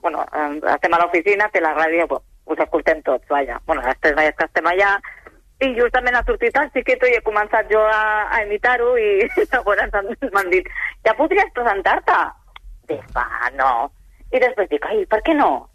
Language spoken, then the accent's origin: Catalan; Barcelona, Catalonia, Spain; de Barcelona.